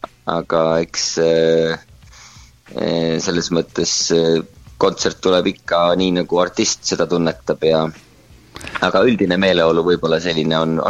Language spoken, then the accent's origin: Estonian; Võru County, Estonia; see on Treski külas, see on põhimõtteliselt minu koduküla nagu kõrvalkülas